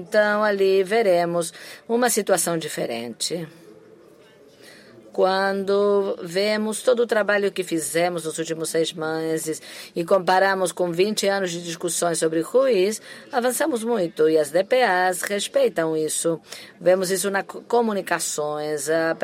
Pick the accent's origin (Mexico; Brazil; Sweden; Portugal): Sweden; Eu sou sueco.